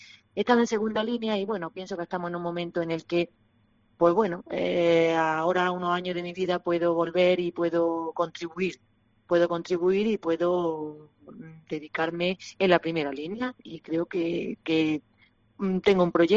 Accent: Andalusia, Spain; soy granadina, vivo en un pueblo del Poniente, en Salar

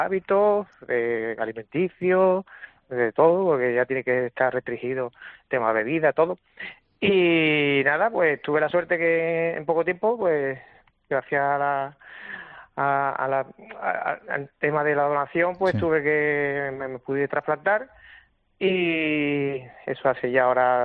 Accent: Cádiz, Andalusia, Spain; De hecho, en la selección, si no recuerdo mal, somos tres de Cádiz.

